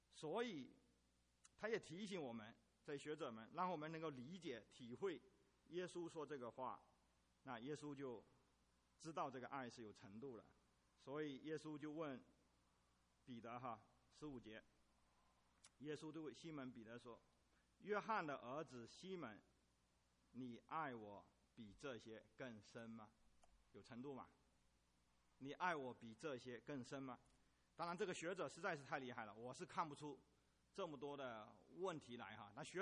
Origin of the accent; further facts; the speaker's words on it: China; now in United States; 虽然我们中国人到美国来